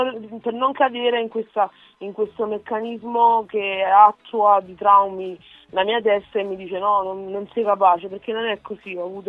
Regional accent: Naples, Campania, Italy; also born or lived in Nigeria; io sono cresciuta a Napoli, venendo qua a 16 mesi, e ora avendo 29 anni è passato un bel po' di tempo

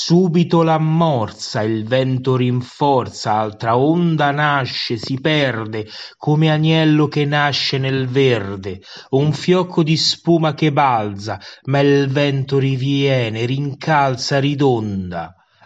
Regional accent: Rome, Lazio, Italy; sono di Roma e questo è il mio contributo audio

